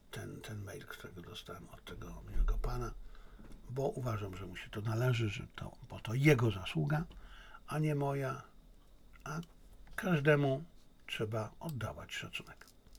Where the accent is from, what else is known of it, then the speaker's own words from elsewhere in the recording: Silesian Voivodeship, Poland; Bo pewnie dlatego, że jestem Ślązakiem.